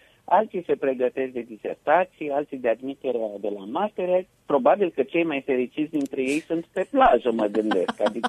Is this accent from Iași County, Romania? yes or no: yes; Iași, Iași County, Romania; și cu mine de la Iași, reprezentantul Iașului în această construcție.